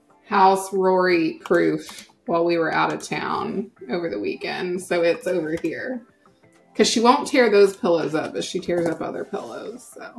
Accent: Oklahoma, United States; I know. I'm from Oklahoma. We say wolf.

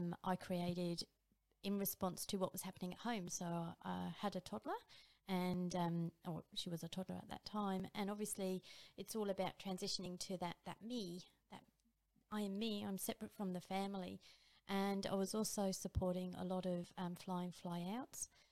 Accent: Chalfont St Peter, South East England, United Kingdom; born there; also born or lived in King's Lynn / Reading / Northampton; Oh, so originally I was born near London in a place called Chalfont St Peter, and then moved up to Norfolk in King's Lynn, and then Reading and Northampton, and then went back to King's Lynn

